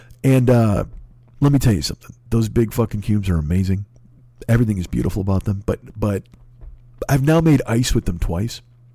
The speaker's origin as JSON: {"language": "English", "country": "United States", "said": "What has happened to me as a person, as a man, as a human being, as an American?"}